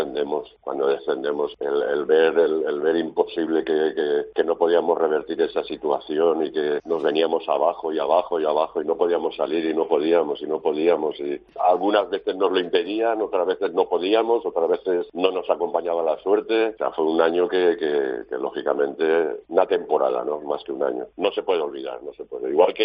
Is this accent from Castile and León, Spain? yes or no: no; Valencian Community, Spain; los que somos valencianos y valencianistas